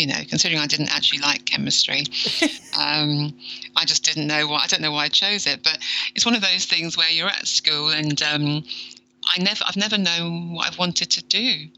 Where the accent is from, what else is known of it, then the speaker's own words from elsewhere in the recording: London, United Kingdom; I was born in London. So it's a small place in London called Ealing.